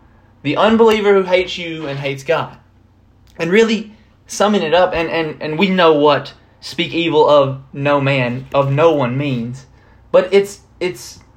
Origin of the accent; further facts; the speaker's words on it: United States; I have freedom of speech as an American